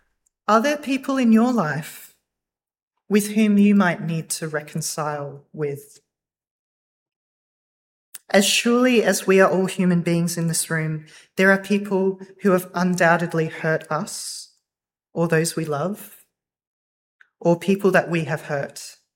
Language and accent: English; Australia; Growing up in Australia